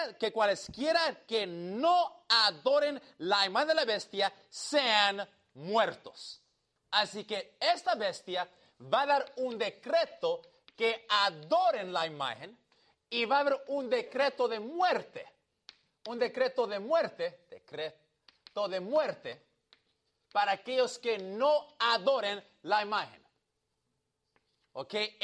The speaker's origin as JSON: {"language": "Spanish", "country": "Cuba", "said": "Soy cubano"}